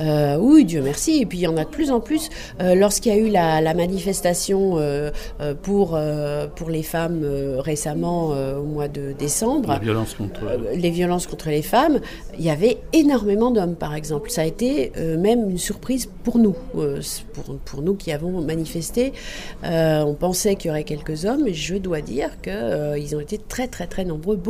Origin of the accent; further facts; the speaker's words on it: France; On pense aux suffragettes parce que nous, on est français